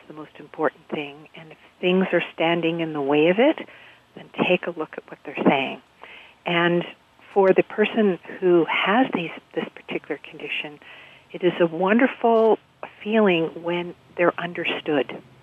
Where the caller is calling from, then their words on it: Alberta, Canada; I'm calling you from Alberta.